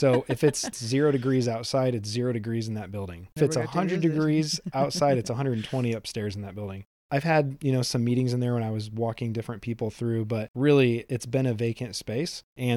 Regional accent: Fort Wayne, Indiana, United States; Growing up in Fort Wayne, started playing in bands when I was 13

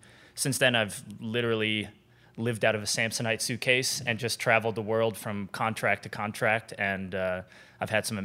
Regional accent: Rochester, New York, United States; Well, I grew up in Rochester, New York. I grew up in a town.

